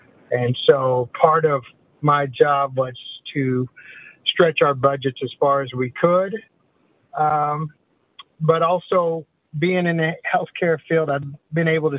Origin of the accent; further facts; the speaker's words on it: Hominy, Oklahoma, United States; also born or lived in Arkansas / Lawrence, Kansas / Tulsa; grew up in Hominy, Oklahoma, and kind of with my wife and I, we moved around from Arkansas and Lawrence, Kansas